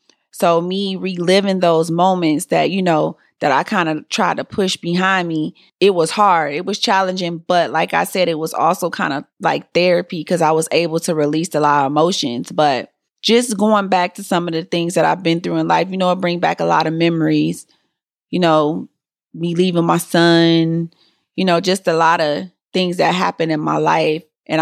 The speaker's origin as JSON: {"language": "English", "town": "Detroit", "region": "Michigan", "country": "United States", "tie": "born or raised there", "said": "because I was born and raised in Detroit. Detroit is a hustling town."}